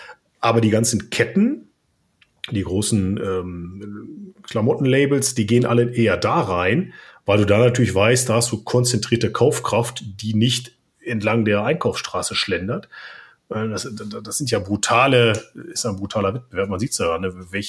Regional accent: North Rhine-Westphalia, Germany; ich komme ja nochmal aus dem Ruhrgebiet und was also zu meiner jugendlichen Zeit dann kam

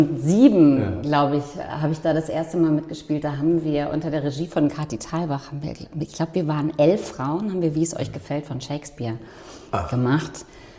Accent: Osnabrück, Lower Saxony, Germany; now in Berlin, Germany; Naja, ich bin in Osnabrück aufgewachsen und seit 2002 bin ich hier.

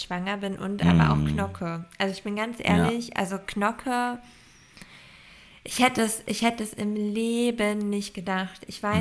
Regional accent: Lower Saxony, Germany; Bei uns in Ostfriesland

